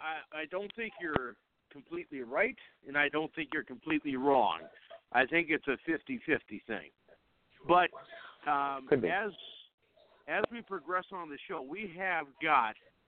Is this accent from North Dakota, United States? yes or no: yes; Fargo, North Dakota, United States; it was announced that WWE Live is coming to my hometown this time in Fargo, North Dakota, live at the Fargo Dome.